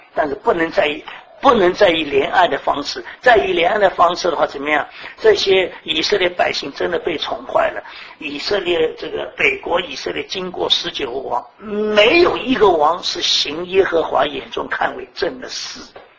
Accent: Taiwan; also born or lived in Shanghai; now in United States; 我生在上海，对上海有归属吗？没有。我长在台湾，我对台湾有归属吗？没有。对美国，你看我今天对美国有归属吗？没有归属。

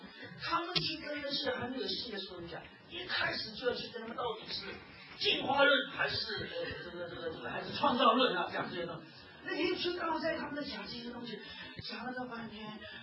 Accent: Shanghai, China; 在上海每一个弄堂里面都有一个火，都有一个炼钢炉的。我小时候在那边看的

